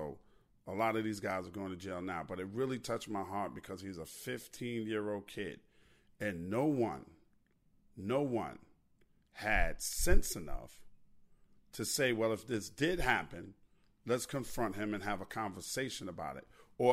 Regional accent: New York, United States; Now, I'm from New York, but I'm working in Chicago right now.

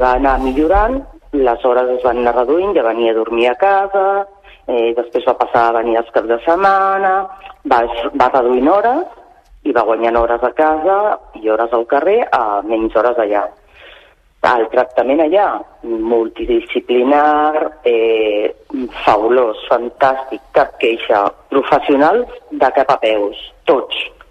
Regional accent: Sant Cugat, Catalonia, Spain; Nosaltres som de Sant Cugat i ens tocava anar allà.

